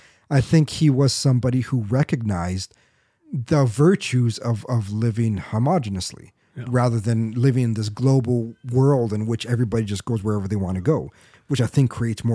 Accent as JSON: {"language": "English", "country": "Peru", "said": "I'm from Peru. I'm a quarter black."}